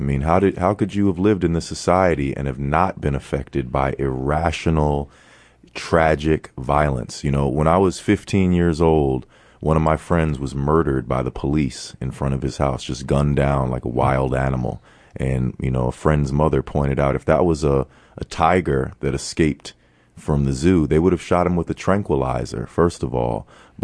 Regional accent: New York, United States; but just growing up in New York, growing up in America, sadly, my life has been followed by violence.

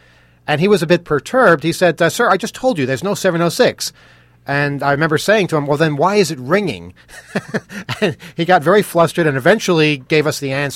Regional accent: New York, United States; We're from New York.

